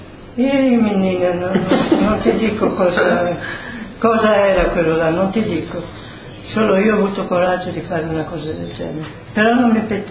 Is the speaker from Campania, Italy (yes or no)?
no; Udine, Friuli-Venezia Giulia, Italy; born there